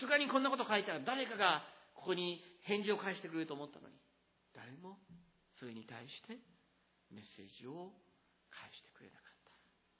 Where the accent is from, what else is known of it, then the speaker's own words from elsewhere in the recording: Tokyo, Japan; 東京で育ったもんですから、よく子供中高生の時からですね、よく行ったところでありますけれども